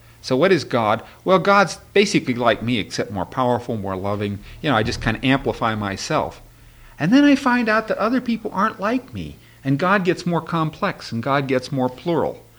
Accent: Butler, Pennsylvania, United States; Hey, the world's a lot bigger than I used to think it was when I grew up in Butler, Pennsylvania.

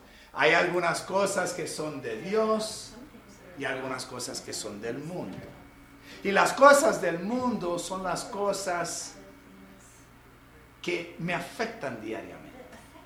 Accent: Puerto Rico; Soy puertorriqueño y conozco la pobreza.

